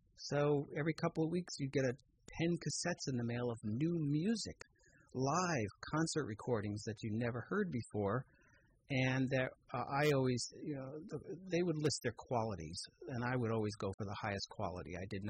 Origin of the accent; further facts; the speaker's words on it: East Coast, United States; So I grew up on the East Coast.